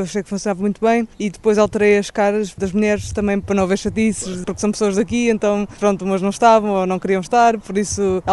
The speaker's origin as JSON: {"language": "Portuguese", "region": "Lisbon", "country": "Portugal", "said": "Não, sou de Lisboa."}